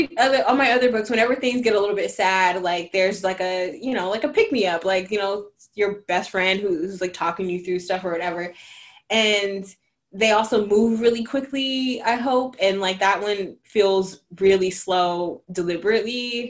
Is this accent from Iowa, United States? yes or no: no; Oakland, California, United States; Like, I'm from Oakland. Like, everyone was going to be, like, out here saying hella and all that stuff. Like, that's me.